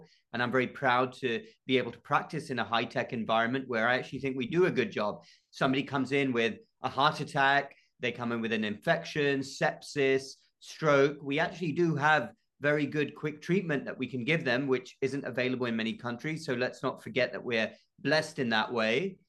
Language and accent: English; United Kingdom; moved away as an adult; now in United States; as you can probably tell, I'm not from the United States. I grew up in the United Kingdom, went to medical school over there, and then shortly after graduation, I came to the US.